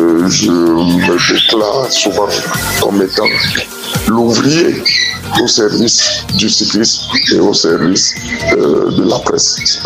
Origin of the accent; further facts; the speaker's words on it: Cameroon; la Coupe d'Afrique des Nations qui s'est déroulée chez nous au Cameroun.